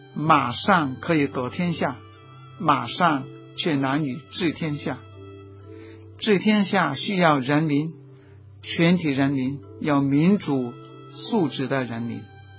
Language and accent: Chinese; Guangdong, China; 有些人就是好像我们广东人说，穿起龙袍都不像皇帝